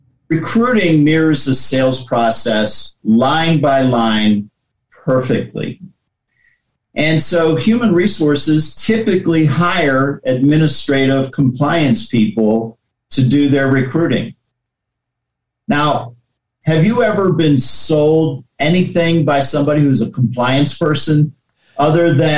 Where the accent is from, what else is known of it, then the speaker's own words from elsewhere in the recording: Washington, D.C. area, United States; I walked in, and I was a city kid. I was born in Washington, D.C., grew up just outside of D.C.